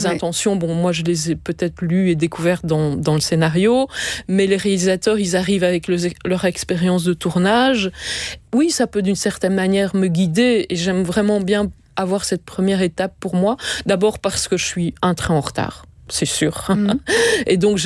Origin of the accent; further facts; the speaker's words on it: Namur, Wallonia, Belgium; Je suis namuroise